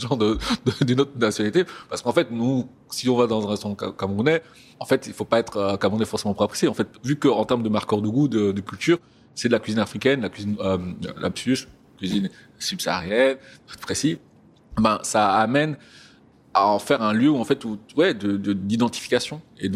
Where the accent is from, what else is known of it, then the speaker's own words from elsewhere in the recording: Rwanda; je passe dans la rue, tout le monde s'en fout de savoir si je suis rwandais ou pas. Ce que les gens voient et ce que la société voit, ou que je renvoie à la société, c'est surtout que je suis une personne noire